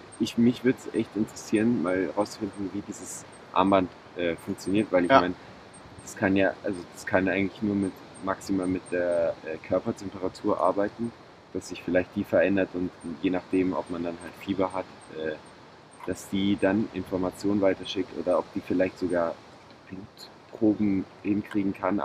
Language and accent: German; Ticino, Switzerland; das kenne ich auch persönlich aus dem Tessin, wo ich herkomme